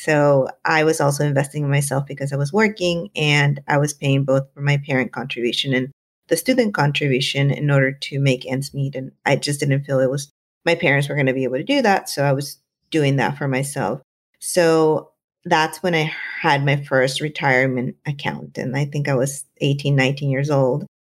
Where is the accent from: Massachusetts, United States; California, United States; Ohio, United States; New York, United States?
California, United States; moved away as an adult; now in Bay Area, United States; So I mentioned that I grew up in Southern California, and eventually after college and after having my first job, I fell deeply in love with my then fiance and now husband. And I moved up to the Bay Area